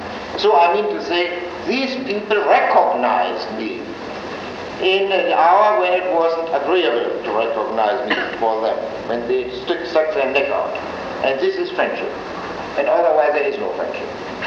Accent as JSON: {"language": "English", "country": "Germany", "accent": "German", "second_language": "English", "moved": "yes", "said": "I am of German descent, as you know by my accent, and I came to this country 25 years ago"}